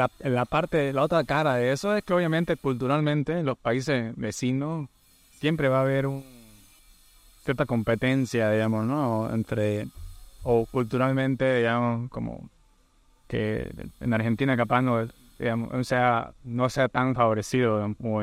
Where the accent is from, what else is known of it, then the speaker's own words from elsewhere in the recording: Bolivia; ahorita que vengo de Brasil, imagínate, es como que hasta ellos reaccionaban, pucha, los bolivianos no viajan tanto, me decían. Es raro ver bolivianos por acá, yo.